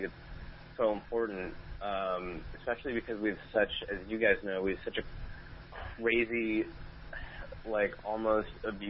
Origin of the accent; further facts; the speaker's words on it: Minnesota, United States; I tell you, I grew up in Minnesota, so, like, I know, like, the Midwest.